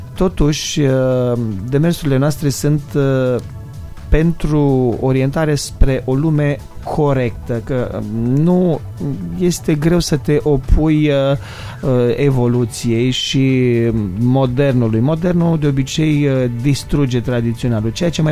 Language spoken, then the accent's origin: Romanian; Romania; now in United States; atâta timp cât eu trăiesc în America, dar dacă eu spun că sunt român, mă îmbrac românește, trăiesc românește